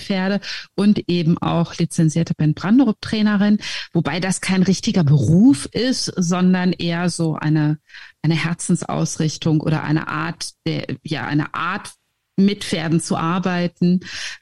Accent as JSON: {"language": "German", "country": "Germany", "lives_now": "Tromsø, Norway", "said": "Ich bin Deutsche, wie man hört, und lebe aber kurz vom Nordpol in Tromsø, in der Nähe von Tromsø."}